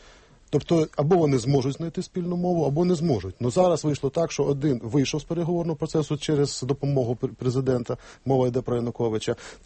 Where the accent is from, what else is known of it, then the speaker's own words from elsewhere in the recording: Eastern Ukraine, Ukraine; я зі Сходу України